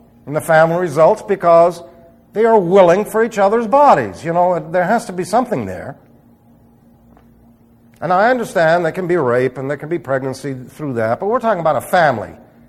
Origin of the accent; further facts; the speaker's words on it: New York City, New York, United States; born there; I was born in New York City, so I would be a northerner all the way